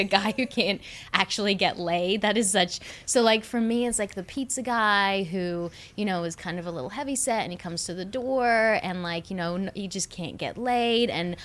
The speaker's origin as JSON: {"language": "English", "town": "Sydney", "region": "New South Wales", "country": "Australia", "tie": "born or raised there", "also_born_or_lived": "South Africa", "said": "My actual last name is from Lebanon, but I'm not Lebanese, funnily enough. I was born in South Africa, raised in Australia."}